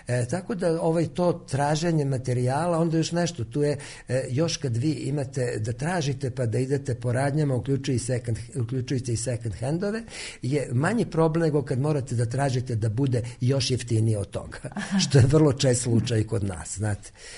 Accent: Zrenjanin, Vojvodina, Serbia; also born or lived in Kikinda / Novi Sad; now in Belgrade, Serbia; Ja sam rođen u Kikindi, otac mi je Zrenjaninac i ja sam zapravo i osnovnu školu i gimnaziju i muzičku školu završio u Zrenjaninu, a iza toga sam živeo u Novom Sadu i studije sam naravno proveo u Beogradu

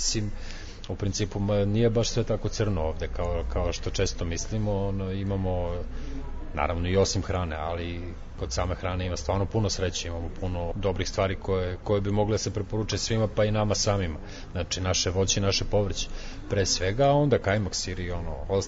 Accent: Niš, Southern and Eastern Serbia, Serbia; Vrlo jasno, ja sam Nišlija, tako da uvek prvo najradije odem za Niš. To je moje izvorište

